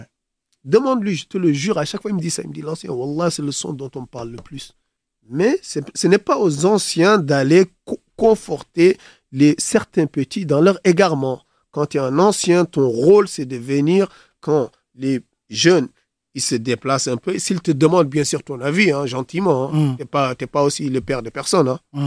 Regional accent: Dakar, Senegal; c'est le petit frère de mon bled. D'accord ? Ça veut dire c'est un Dakar Blood. D'accord ? C'est notre sang.

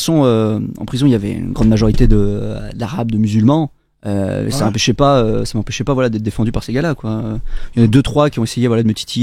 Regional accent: Saint-Vallier, Auvergne-Rhône-Alpes, France; Moi, je viens de la Drôme, je viens de Saint-Vallier.

